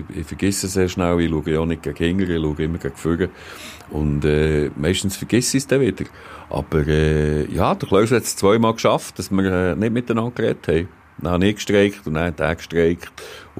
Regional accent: Lucerne, Switzerland; Ich bin in Luzern aufgewachsen, Luzern hat keine Kultur mit Hockey. Meine Eltern waren Berner gewesen

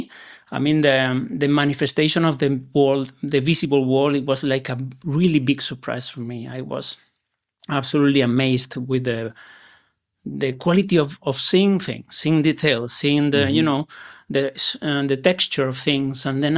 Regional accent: Granada, Andalusia, Spain; To Granada. My hometown.

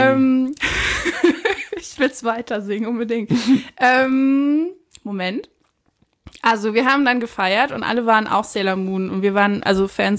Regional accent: Saarbrücken, Saarland, Germany; ich bin in Saarbrücken aufgewachsen.

